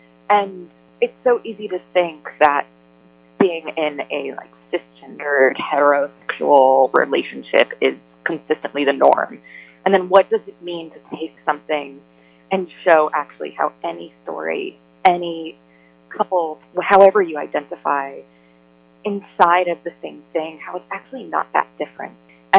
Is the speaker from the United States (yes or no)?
yes; New York City, New York, United States; I grew up in theater, and I grew up in New York City and went to a performing arts high school